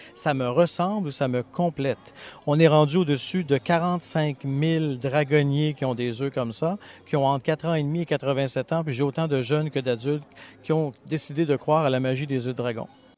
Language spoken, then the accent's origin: French; Quebec, Canada; accent: Quebec; Oui, l'accent que j'ai, c'est pas de la Belgique, ça vient du Québec, je suis Québécois.